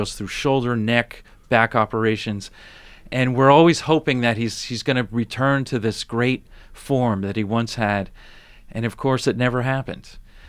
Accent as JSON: {"language": "English", "town": "Bronx", "region": "New York", "country": "United States", "tie": "born there", "said": "Yes, I am. I was born in the Bronx."}